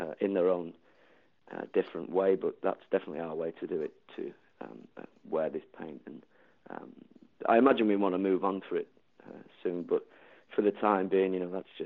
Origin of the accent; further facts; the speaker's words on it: Doncaster, Yorkshire and the Humber, United Kingdom; Doncaster was, I mean, we've not been in Doncaster now for 4 years, but regardless, Doncaster was, you know, a huge part in our lives.